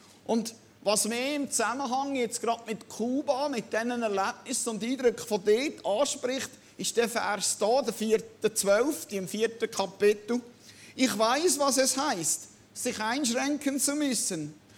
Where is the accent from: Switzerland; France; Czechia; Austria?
Switzerland; Kann man sich ja als Schweizer mal leisten, denkt man vielleicht.